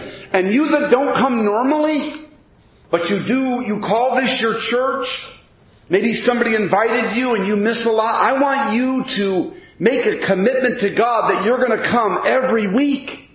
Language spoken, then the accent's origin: English; Peekskill, New York, United States; also born or lived in Vermont; Hey, I moved to Texas. I'm a Yankee, man. I grew up over here in Peekskill. And I'm born in Vermont. And I moved down to Texas.